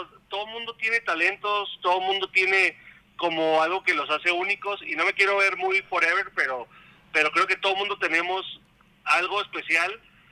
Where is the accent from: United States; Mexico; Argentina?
Mexico; más siendo mexicanos que nos encanta mamar y reírnos de todo